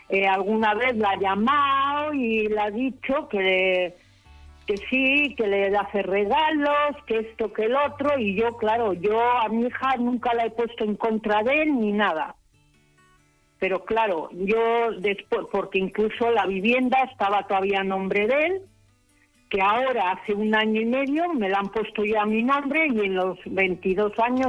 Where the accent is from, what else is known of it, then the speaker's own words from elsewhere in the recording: Basauri, Basque Country, Spain; now in Castro Urdiales, Spain; Hombre, yo soy de Basauri.